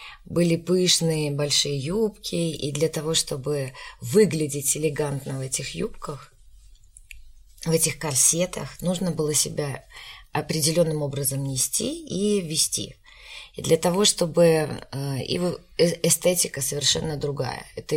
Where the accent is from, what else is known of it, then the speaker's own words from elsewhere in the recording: Crimea, Ukraine; у меня детство прошло в Крыму, и мы это делали просто на улице